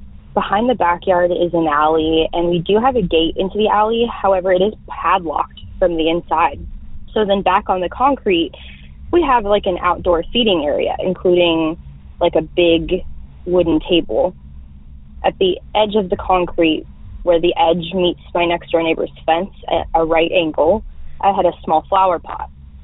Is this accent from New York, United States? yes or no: no; Texas, United States; I'm from North Texas.